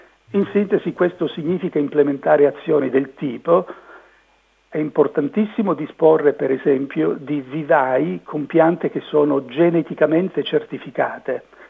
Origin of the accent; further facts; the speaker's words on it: San Giorgio Lucano, Basilicata, Italy; abbiamo avviato la sperimentazione a San Giorgio Lucano, il mio paese di origine